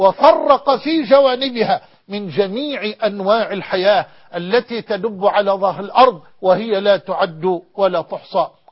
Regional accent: Egypt; وأن يحفظ بلدنا مصر

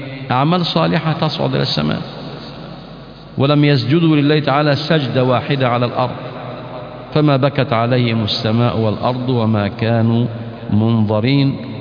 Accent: Egypt; ونحن أبناء مصر نعرف دون غيرنا طبيعة بلادنا

